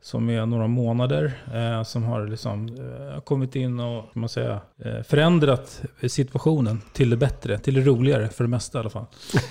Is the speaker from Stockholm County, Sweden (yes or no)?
yes; Nacka, Stockholm County, Sweden; Från Nacka, från Orminge. Och växte ju själv upp med skilda föräldrar. Så att jag växte inte upp i någon akademiker läshem.